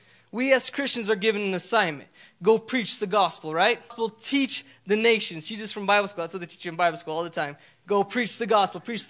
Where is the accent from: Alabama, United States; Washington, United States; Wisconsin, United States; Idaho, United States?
Idaho, United States; You know, when we look at farmers, I'm from Idaho. Anybody ever been to Idaho?